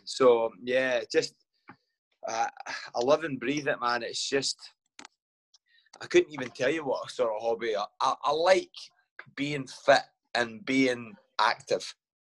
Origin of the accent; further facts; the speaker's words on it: Glasgow, Scotland, United Kingdom; also born or lived in Highlands; now in Stirling, United Kingdom; I live in Stirling just now, but I'm originally from Glasgow and I lived in the Highlands for a wee bit in a place called Strathire.